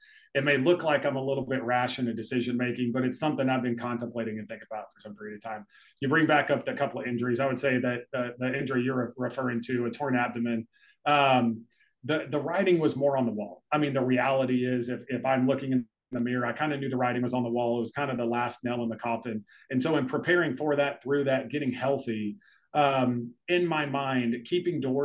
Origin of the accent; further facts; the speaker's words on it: Texas, United States; I grew up in Texas. And so I always wanted to get back to Texas.